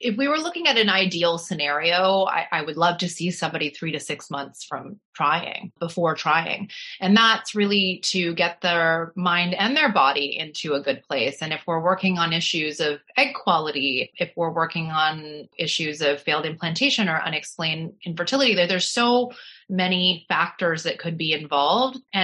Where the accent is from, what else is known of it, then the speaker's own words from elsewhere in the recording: Canada; I had seen doctors growing up in Canada